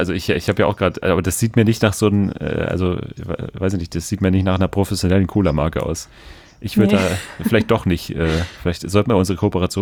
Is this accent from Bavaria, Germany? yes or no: yes; Munich, Bavaria, Germany; born there; Ich bin als gebürtige Münchnerin leider schon fast ein seltenes Exemplar in München.